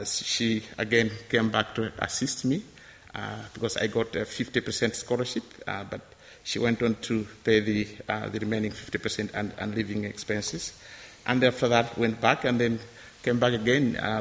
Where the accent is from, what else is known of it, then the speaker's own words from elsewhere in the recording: Northern Region, Malawi; So I grew up there in Malawi and went to school there, secondary school and a college in Malawi.